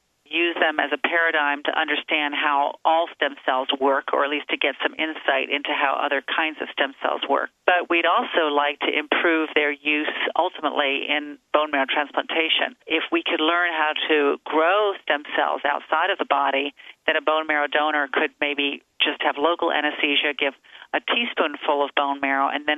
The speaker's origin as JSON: {"language": "English", "region": "Ohio", "country": "United States", "tie": "born or raised there", "also_born_or_lived": "Connecticut", "said": "I grew up in a small town in Ohio, in the northwest corner, but I moved around quite a lot."}